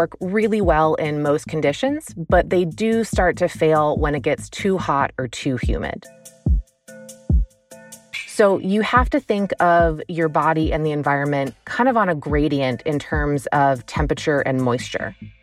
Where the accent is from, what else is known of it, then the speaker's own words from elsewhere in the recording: North Carolina, United States; I grew up in North Carolina, where it is famously hot and humid in the summers